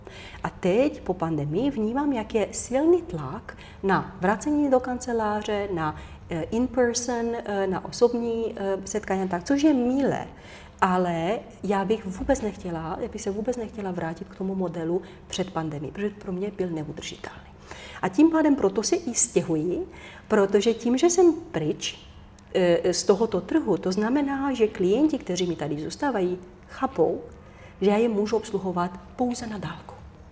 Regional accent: Romania; Czech is a second language; now in Czech Republic; já jsem Rumunka žijící v České republice, takže pro mě už nějaký tranzit proběhl

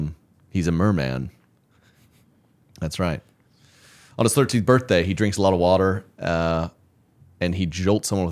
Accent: Ireland; But I am Irish and I liked basketball.

